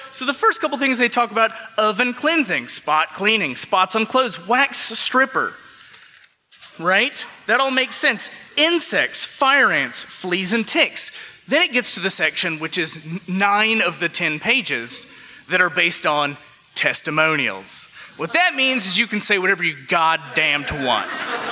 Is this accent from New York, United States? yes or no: no; Alabama, United States; now in Chicago, United States; But since I moved to Chicago from Alabama, I have been in the occasionally and often unenviable position of defending the great people of my home state.